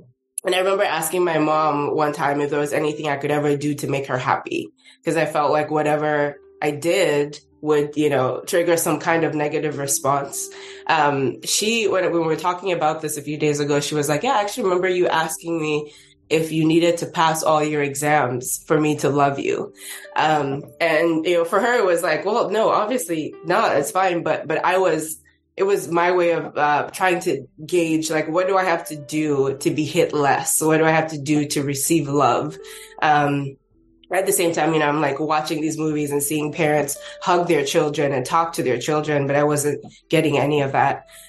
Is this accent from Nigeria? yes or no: yes; Northern Nigeria, Nigeria; So I was born and raised in Nigeria. I am a Northern girl through and through.